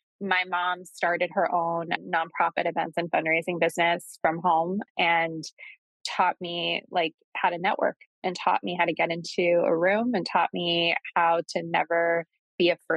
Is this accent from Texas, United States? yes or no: no; New York City, New York, United States; I grew up in New York City.